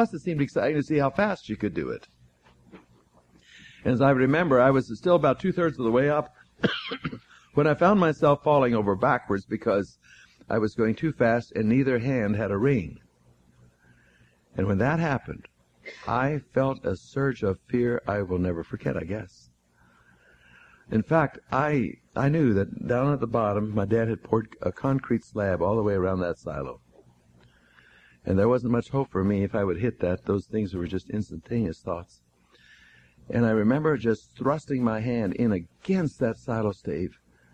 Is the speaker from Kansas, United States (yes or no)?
yes; Kansas, United States; climbing the silo on that farm I grew up in Kansas